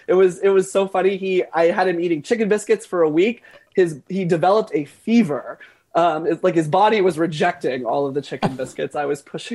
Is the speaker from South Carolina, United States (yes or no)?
yes; Florence, South Carolina, United States; born there; I was born in Florence